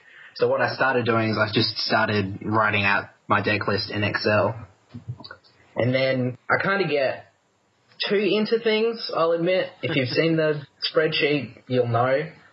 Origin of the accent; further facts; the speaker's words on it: Perth, Western Australia, Australia; Yep, I'm from Perth.